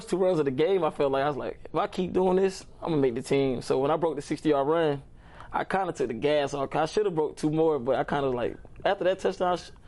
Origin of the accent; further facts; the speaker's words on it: Atlanta, Georgia, United States; I'm from Atlanta, Georgia. I went to Martin Luther King High School.